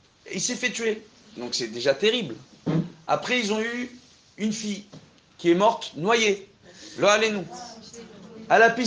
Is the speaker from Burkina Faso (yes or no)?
no; Tunisia; Moi, je suis un vrai Tunisien.